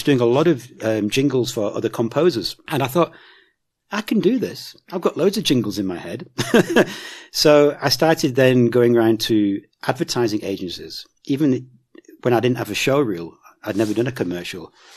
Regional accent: United Kingdom; moved away as an adult; I'm British. My wife's Australian.

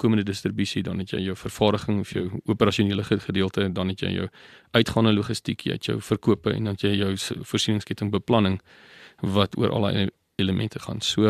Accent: Barberton, Mpumalanga, South Africa; now in George, South Africa; so ek is van George. Ek is aanvanklik kom ek van Barberton af, wat in die Oos-Transvaal was, 'n baie stadium, Mpumalanga nou.

